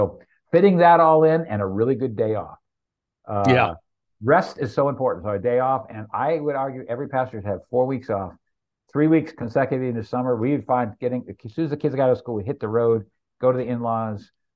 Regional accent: New England, United States; I'm from New England. I like beer

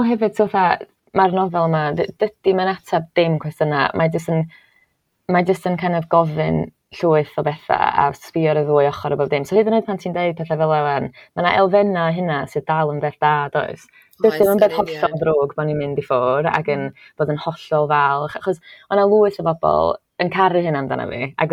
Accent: Wales, United Kingdom; dwi'n gwybod pwy dwi'n Cymraes, a dyna fo.

